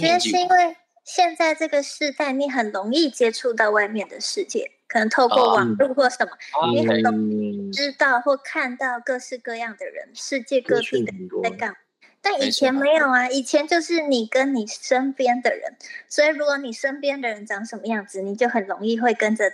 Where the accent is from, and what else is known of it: Taiwan